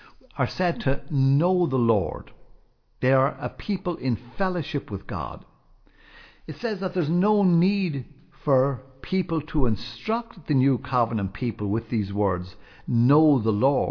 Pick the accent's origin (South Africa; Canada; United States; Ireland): Ireland; I'm born in Ireland. I've got no control over that. I'm Irish.